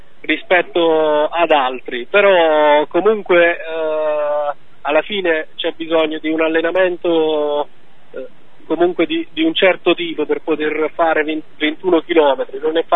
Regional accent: Campania, Italy; Poi da campano ovviamente sono felice che si organizzano i campionati italiani qui nella nostra regione

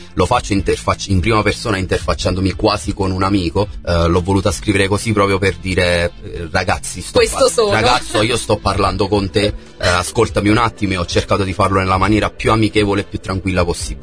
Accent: Campania, Italy; visto che per i miei colleghi torinesi, milanesi e quant'altro, io sono napoletano

